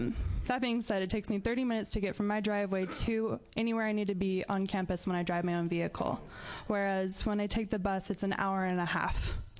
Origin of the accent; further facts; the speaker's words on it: Oregon, United States; I'm a student from Southern Oregon University. So I've lived in the Valley my entire life. As a child, I grew up on a farm that was so far out in the boonies, it was 45 minutes just to get to the outskirt of town.